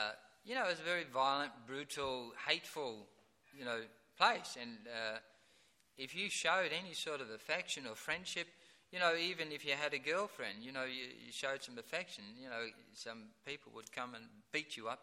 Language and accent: English; Broadmeadows, Victoria, Australia; But where I grew up in Broadmeadows, there's no question of holding hands with anyone on the street.